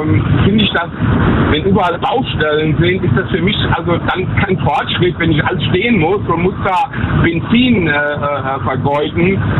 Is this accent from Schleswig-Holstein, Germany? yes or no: no; Limburg an der Lahn, Hesse, Germany; born there; Ich komme aus Limburg an der Lahn.